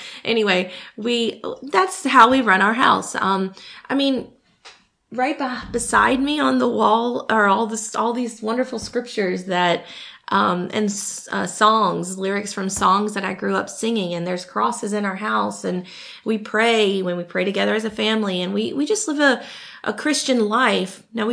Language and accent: English; Louisiana, United States; the community that I grew up in North Louisiana, which was all these, everyone went to church.